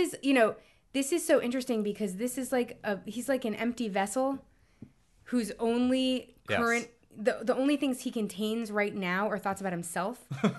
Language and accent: English; New York, United States; Suddenly, me being a New Yorker is coming more in handy than it's ever come before.